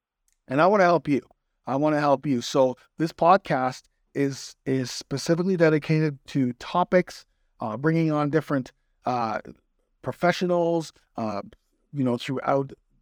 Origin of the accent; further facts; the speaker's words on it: Canada; I live here in Toronto. I'm Canadian.